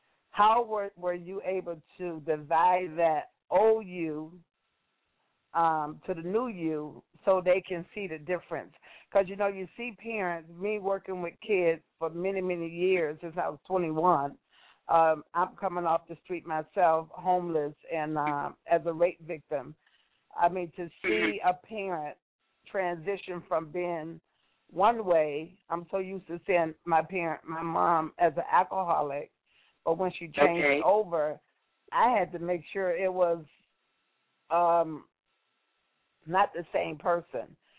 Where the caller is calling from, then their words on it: Syracuse, New York, United States; Yes, I do. I was calling from Syracuse, New York. Hello.